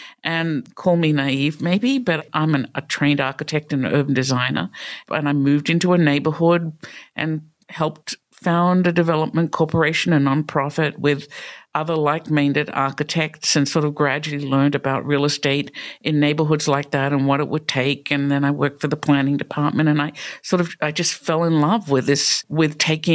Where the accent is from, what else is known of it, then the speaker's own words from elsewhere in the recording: Australia; moved away as an adult; now in Pittsburgh, United States; you might have noticed I don't have a Pittsburgh accent, right? So I grew up in Australia and came to the United States to do a master's in New York and unexpectedly ended up in Pittsburgh